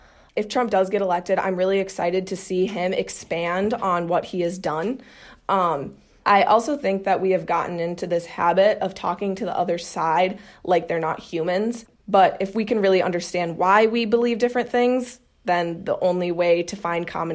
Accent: New Prague, Minnesota, United States; I am joining from my hometown of New Prague, Minnesota.

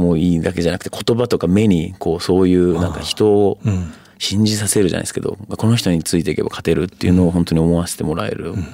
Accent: Fukuoka, Japan; まあ、福岡出身なんで、ね、福岡の企業と同時進行でその並行でラグビーで決まったら

